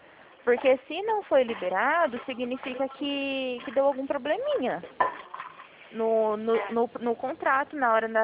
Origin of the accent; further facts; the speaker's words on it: Presidente Prudente, São Paulo, Brazil; Eu sou de Presidente Prudente.